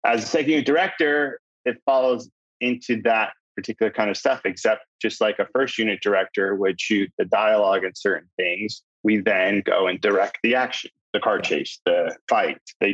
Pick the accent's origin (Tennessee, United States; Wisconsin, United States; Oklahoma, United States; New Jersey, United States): New Jersey, United States; So I'm from New Jersey and I was training at a facility where it was like training high school athletes and college athletes and pro athletes.